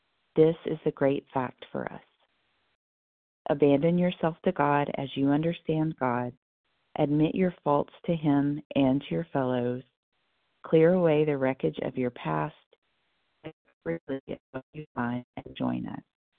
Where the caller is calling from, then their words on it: Rhode Island, United States; I am calling from Rhode Island.